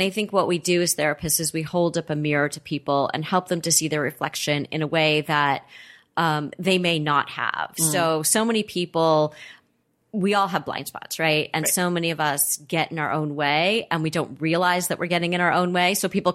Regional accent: Los Angeles, California, United States; I grew up in Los Angeles. I'm a native.

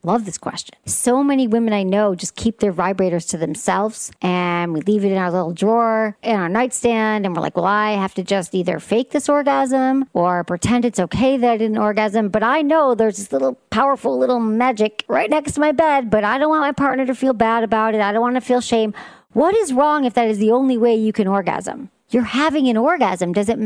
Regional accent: Michigan, United States; I grew up in Michigan, and there was this one off the highway.

